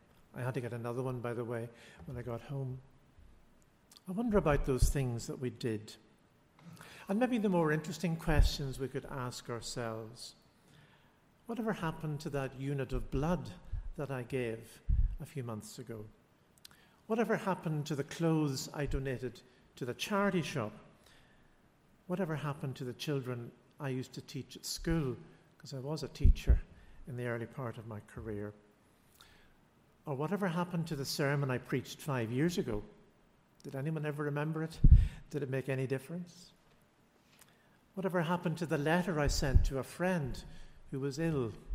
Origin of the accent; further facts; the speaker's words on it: Lisburn, Northern Ireland, United Kingdom; That's when I was growing up in the Lisburn area.